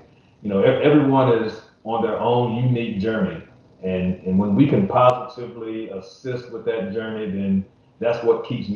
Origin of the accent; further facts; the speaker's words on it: Illinois, United States; moved away as an adult; now in Raleigh, United States; I am a native of Southern Illinois. So born and raised in Southern Illinois, which is right on the border of Illinois, Missouri, and Kentucky, right where the Mississippi and Ohio rivers converge.